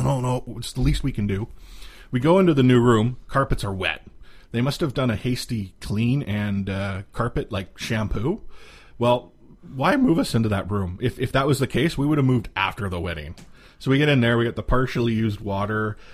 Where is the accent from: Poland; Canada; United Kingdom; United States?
Canada; being a Canadian where you can't smoke anywhere except your own house these days.